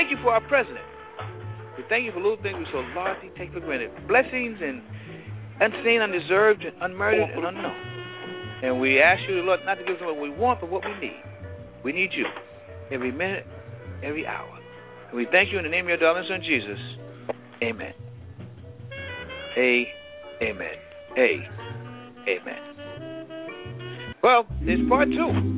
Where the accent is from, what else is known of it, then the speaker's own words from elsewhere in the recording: New York, United States; being growing up in New York